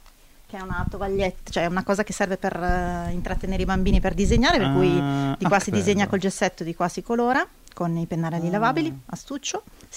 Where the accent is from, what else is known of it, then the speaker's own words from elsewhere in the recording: Piedmont, Italy; now in Milan, Italy; Sono piemontese. Sì, abito qua, ho studiato a Milano e sono venuta a vivere a Milano.